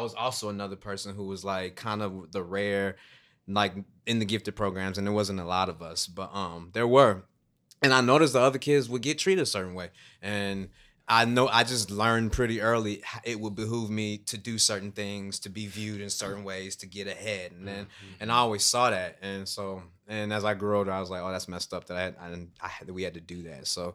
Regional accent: Chicago, Illinois, United States; Yeah, I grew up in Chicago, and I'll tell a story.

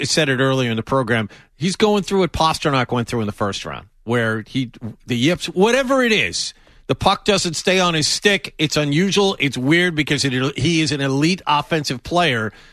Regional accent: Chelsea, Massachusetts, United States; dude, I'm from Chelsea.

